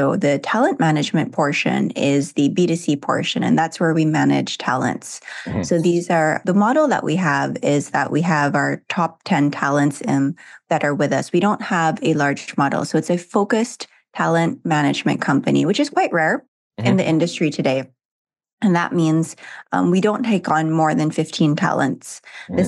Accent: Philippines; born or raised there

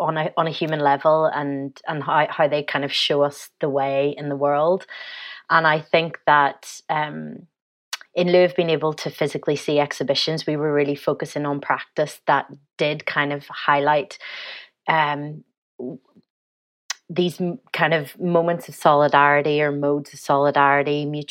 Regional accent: Northern Ireland, United Kingdom; I'm from Northern Ireland, hear my accent.

